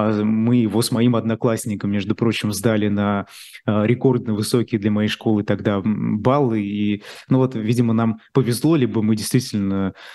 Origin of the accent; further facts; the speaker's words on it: Russia; moved away; Да, я уехал из России, временно уехал из России, пока рамки мои поездки не определены, но явно это не навсегда, потому что Россия – это моя страна.